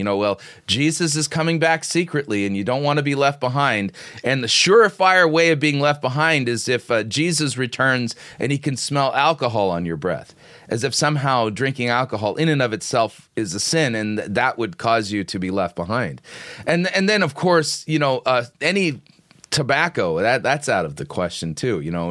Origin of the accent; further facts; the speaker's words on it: United States; Now, being an American, there's only so far that I can go with this because British comedy is like not my natural comedic language.